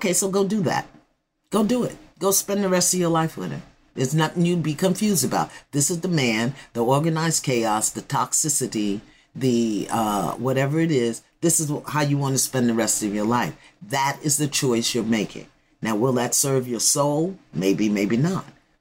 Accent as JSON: {"language": "English", "town": "Brooklyn", "region": "New York", "country": "United States", "said": "but that's just me. I'm from Brooklyn."}